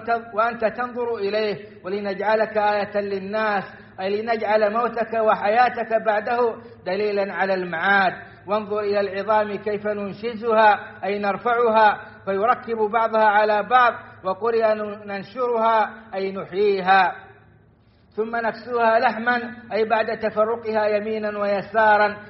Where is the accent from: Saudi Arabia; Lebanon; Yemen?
Saudi Arabia; وأدم على بلادنا السعودية أمنها وإيمانها